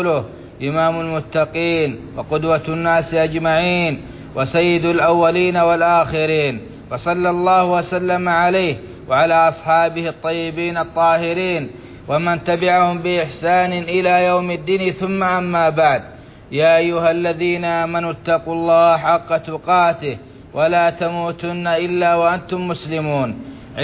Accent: Saudi Arabia

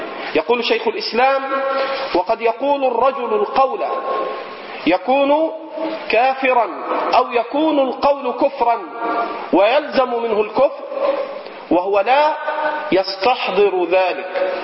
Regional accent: Egypt; على لهجتنا في مصر

